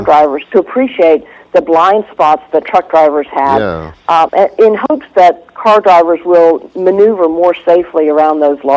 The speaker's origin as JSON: {"language": "English", "town": "Atlanta", "region": "Georgia", "country": "United States", "tie": "born or raised there", "said": "Number one is in my hometown of Atlanta."}